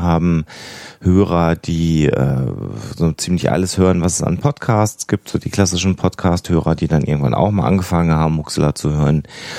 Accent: Minden, North Rhine-Westphalia, Germany; moved away as an adult; also born or lived in Münster; now in Hamburg, Germany; Ich komme aus Deutschland, ich lebe jetzt seit über 2 Jahren in Hamburg, habe davor 17 Jahre lang in Münster in Westfalen gewohnt und geboren bin ich im ostwestfälischen Minden, wo ich dann auch entsprechend die ersten 18 Jahre meines Lebens verbracht habe.

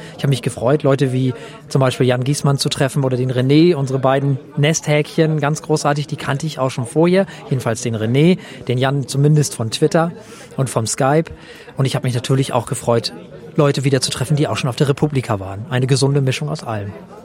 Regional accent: Flensburg, Schleswig-Holstein, Germany; Ich bin geboren im Jahre 1970. Ich komme aus Deutschland, allerdings aus Flensburg, was bedeutet, dass ich deutscher Staatsbürger dänischer Nationalität bin.

